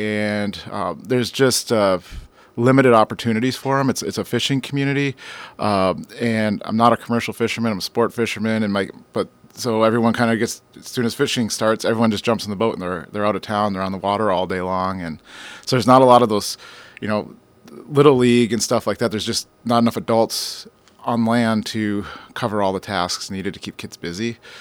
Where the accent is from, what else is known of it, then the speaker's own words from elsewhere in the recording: Minnesota, United States; I grew up in Minnesota. Started down a path towards engineering at one point